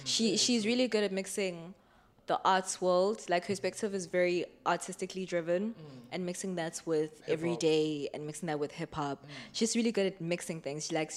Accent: Durban, KwaZulu-Natal, South Africa; I am from Durban. Born and raised in Durban. All my life. Born and bred in Durban, particularly in Pinetown, which is like a small town. It's just a middle class small town.

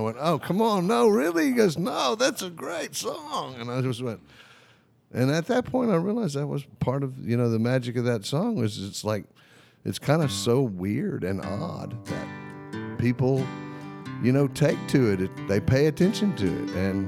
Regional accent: Houston, Texas, United States; growing up in Houston, Texas, I really could not relate to the way that the standard, the traditional, the beautiful Christmas songs were written and sung.

